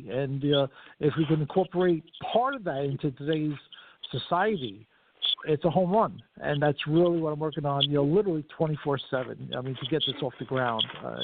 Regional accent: Mount Vernon, New York, United States; from Mount Vernon, New York with a big vision and a big dream.

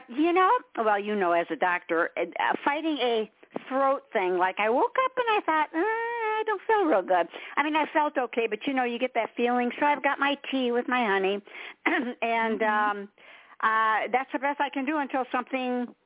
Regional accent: Michigan, United States; accent: Michigan; now in South Carolina, United States; Well, I'm from Michigan, and I'm in South Carolina, and people will say, I get that Michigan accent

